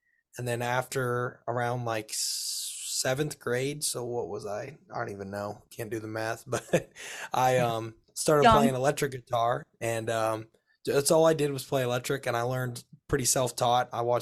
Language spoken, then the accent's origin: English; St. Joe, Illinois, United States; Well, I'm from St. Joe, Illinois, a pretty small town, but it's pretty like well known around these parts.